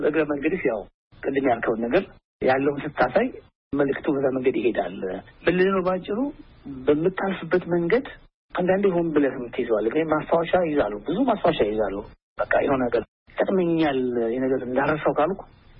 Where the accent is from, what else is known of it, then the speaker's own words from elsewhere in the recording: Gondar, Amhara, Ethiopia; ይሄኛው ግን ተወልጄ ያደኩበት ልጅነቴን ያሳለፍኩበት ስለሆነ